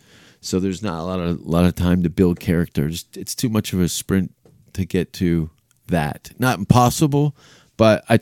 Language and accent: English; Canada